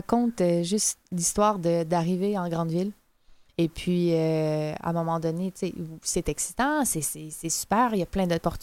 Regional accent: Quebec, Canada; je viens du Québec. Donc, j'ai passé 7-8 ans à l'extérieur.

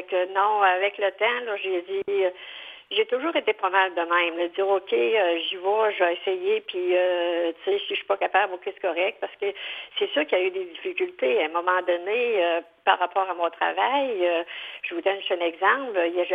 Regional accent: Cap-Chat, Quebec, Canada; born there; Moi, je suis née à Cap-Chat, en Gaspésie.

